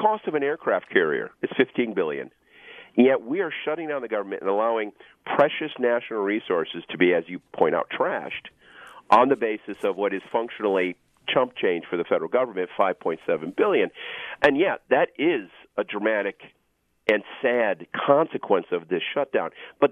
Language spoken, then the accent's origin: English; Rochester, New York, United States; I was raised in Rochester, New York, and we had horrible snowstorms on a regular basis